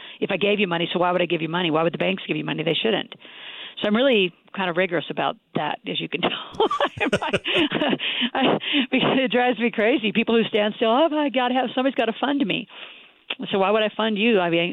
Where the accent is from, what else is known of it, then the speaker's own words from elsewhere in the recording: Nebraska, United States; they'd say, what the hell, you little Yankee girl, because I was from Nebraska.